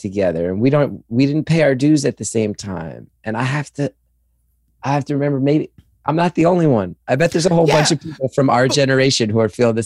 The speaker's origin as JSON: {"language": "English", "region": "New Jersey", "country": "United States", "tie": "born or raised there", "said": "I have a new podcast called New Jersey is the World that's all about my love of my home state where I just moved back to."}